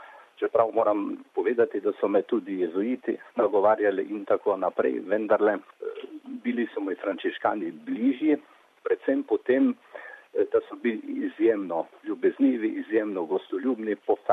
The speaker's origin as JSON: {"language": "Slovenian", "town": "Gornja Senarska", "region": "Drava", "country": "Slovenia", "tie": "born or raised there", "said": "Doma sem točno iz Gornje Senarske, župnija Sveta Trojica v Slovenskih Goricah. To je na diagonali med, da slikovito povem, med Mariborom in Ljutomerom"}